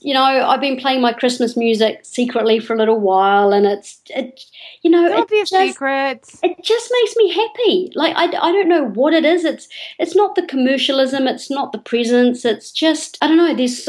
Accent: New Zealand; Well, a lot of people in New Zealand, because it's hot

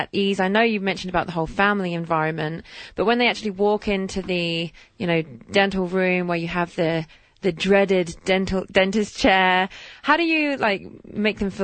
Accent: England, United Kingdom; Obviously, I'm from England

